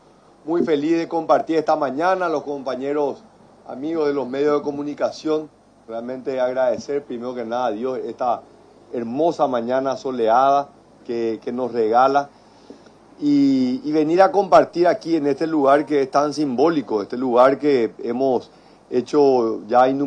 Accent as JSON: {"language": "Spanish", "country": "Paraguay", "said": "la verdad que entusiasma como paraguayo ver a nuestra empresa pública"}